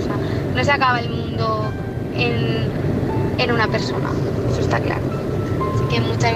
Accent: Toledo, Castilla-La Mancha, Spain; soy de Toledo.

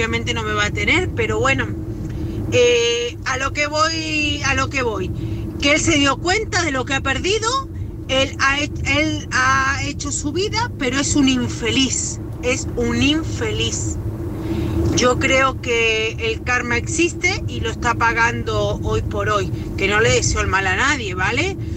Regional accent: Argentina; now in Málaga, Spain; yo soy argentina, y yo llevo ya 22 años aquí, 20 años en Málaga.

